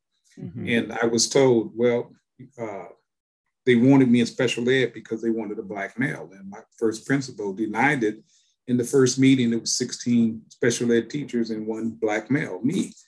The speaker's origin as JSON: {"language": "English", "town": "Chicago", "region": "Illinois", "country": "United States", "said": "I'm from Chicago, and while in high school, I got into art"}